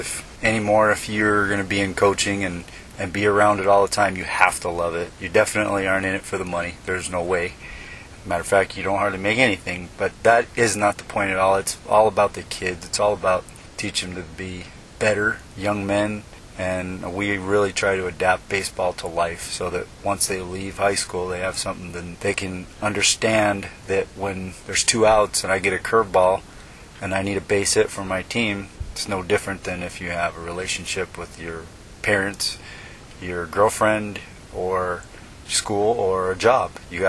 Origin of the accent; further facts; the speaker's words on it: Cave Creek, Arizona, United States; I grew up in Cave Creek, and at the time in Cave Creek, they didn't have a high school.